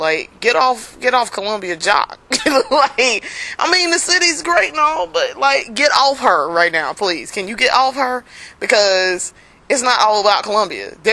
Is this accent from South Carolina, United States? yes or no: yes; Columbia, South Carolina, United States; Not all of us are from Columbia, but Brandon and I are from Columbia. This is our hometown, and Jamie is from Greenwood.